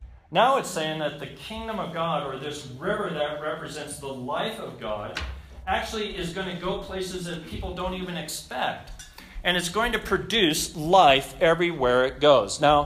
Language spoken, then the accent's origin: English; Colorado, United States; Now, I was born and raised in Colorado, so I'd go see games and concerts up at CU.